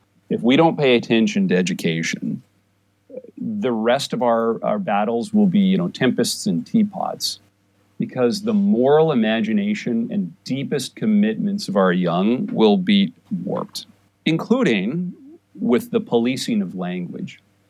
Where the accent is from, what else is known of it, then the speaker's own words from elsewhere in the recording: Canada; now in United States; in a nation like the United States, where I'm an immigrant to, I'm Canadian, I came here in part because of its deep commitment to religious freedom